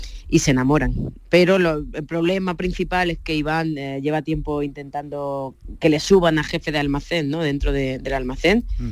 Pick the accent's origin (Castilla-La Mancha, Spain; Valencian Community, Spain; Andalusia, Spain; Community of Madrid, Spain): Andalusia, Spain; Níjar; accent: eastern Andalusian; also born or lived in Granada; de ahí de Almería, que es donde me he criado. Nací en Granada, pero me he criado ahí en Níjar.